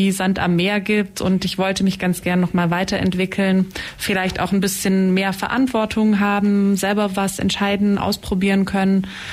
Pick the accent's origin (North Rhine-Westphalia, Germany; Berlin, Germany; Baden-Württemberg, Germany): Baden-Württemberg, Germany; Ulm; Ich komme tatsächlich auch aus Ulm, bin hier zur Schule gegangen. Ich habe in Freiburg Literatur und Kunstgeschichte studiert.